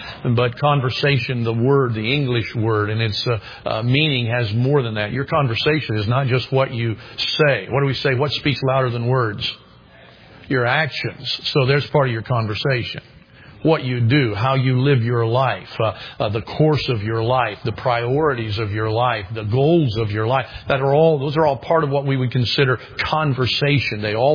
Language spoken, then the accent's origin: English; United States; You know, on its worst day, I'm glad I'm an American.